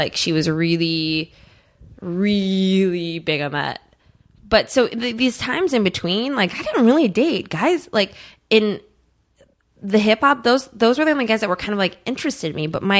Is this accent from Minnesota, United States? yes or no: yes; Eagan, Minnesota, United States; I grew up in Eagan, which is a suburb of St. Paul, so it's predominantly white in a, you know, a white state.